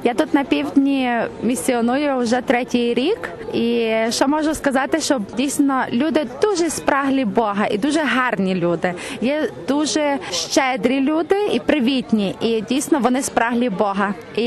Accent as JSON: {"language": "Ukrainian", "town": "Ivano-Frankivsk", "region": "Ivano-Frankivsk Oblast", "country": "Ukraine", "tie": "born or raised there", "said": "Я родом з Івано-Франківська"}